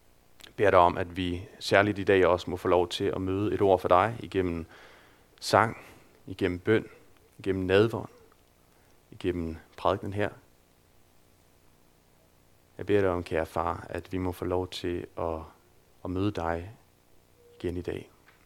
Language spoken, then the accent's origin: Danish; Region of Southern Denmark, Denmark; now in Aarhus, Denmark; Jeg kommer ned fra Sønderjylland af, har nogle forældre dernede, der hedder Annemette og Ole.